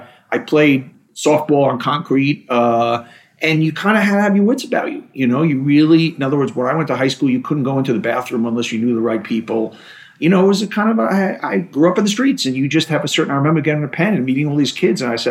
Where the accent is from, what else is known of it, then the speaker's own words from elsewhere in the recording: Queens, New York, United States; Growing up in Queens, you know, I remember going to University of Pennsylvania my first day